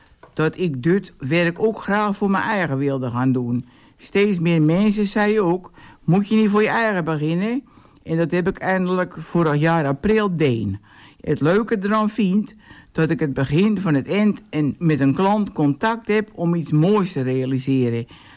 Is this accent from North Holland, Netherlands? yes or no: yes; Texel, North Holland, Netherlands; Mijn ouders wonen nog steeds in het huis waar ik ben opgegroeid. Mijn zus woont niet meer op Texel